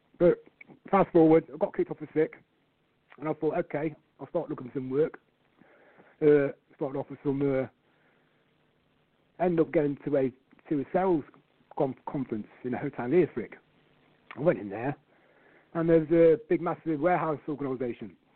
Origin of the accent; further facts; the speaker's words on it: Coventry, West Midlands, United Kingdom; Okay, I'm from Coventry. I come to Coventry in 1977, where my mother meets an Englishman. When we come over to England in 77